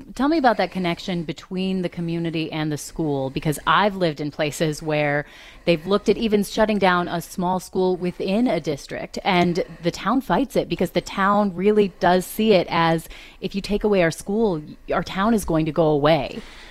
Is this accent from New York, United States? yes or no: no; Centerville, South Dakota, United States; from Centerville, South Dako